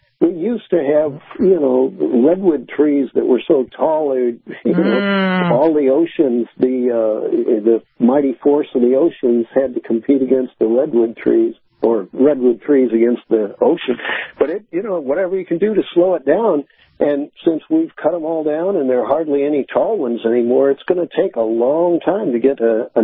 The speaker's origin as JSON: {"language": "English", "town": "St. Louis", "region": "Missouri", "country": "United States", "tie": "born or raised there", "said": "And I was brought up in St. Louis. And since that was like halfway up the country, we didn't always get deep snow."}